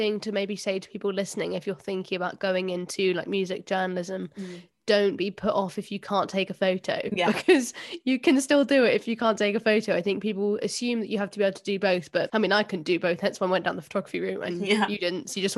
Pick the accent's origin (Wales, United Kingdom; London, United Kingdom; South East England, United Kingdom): London, United Kingdom; because I am originally from South London